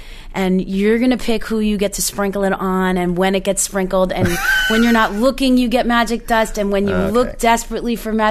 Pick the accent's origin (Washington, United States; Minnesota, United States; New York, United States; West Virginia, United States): New York, United States; New York City; I grew up in Midtown Manhattan, Alton. I grew up with parents who have lived in the same rental apartment for 45 years.